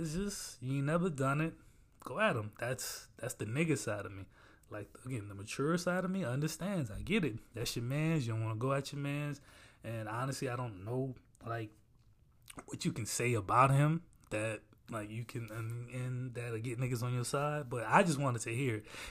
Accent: South Carolina, United States; like, I mean, I'm from South Carolina, so I'm gonna say that's that North Carolina shit.

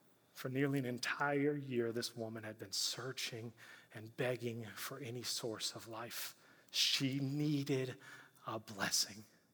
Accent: the South, United States; growing up in the South, there are a few things I love as much as sweet tea.

